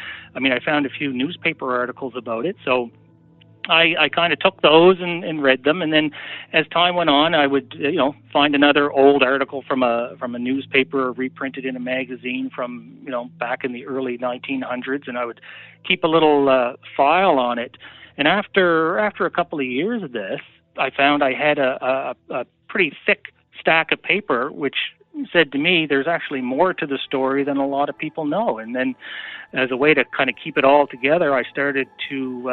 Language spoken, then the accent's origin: English; Yarmouth, Nova Scotia, Canada; I'm from Yarmouth, Nova Scotia.